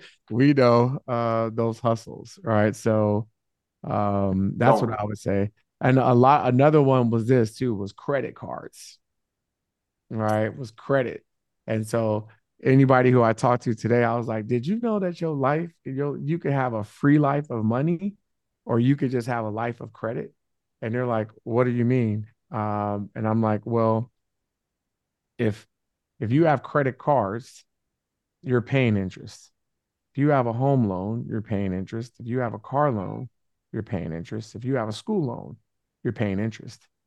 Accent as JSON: {"language": "English", "town": "San Francisco", "region": "California", "country": "United States", "tie": "born or raised there", "said": "we grew up in San Francisco where we were just all thinking about how much fun could we have."}